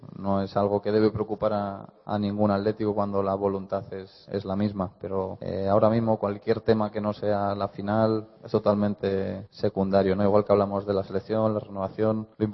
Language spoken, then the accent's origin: Spanish; Spain; soy español y quiero que España gane.